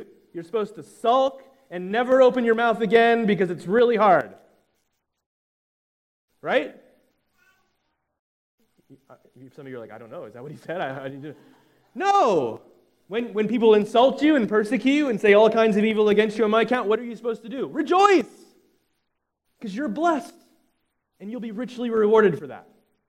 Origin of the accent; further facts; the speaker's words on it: Florida, United States; And I grew up in South Florida, so we have strict codes about what houses have to be built like because of what? Hurricanes.